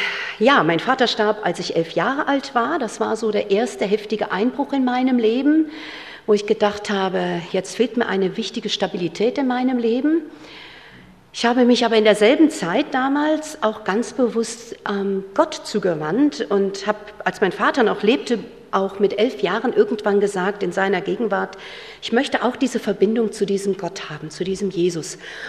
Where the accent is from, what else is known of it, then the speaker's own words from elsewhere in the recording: North Rhine-Westphalia, Germany; aufgewachsen in Nordrhein-Westfalen, Jahrgang 62.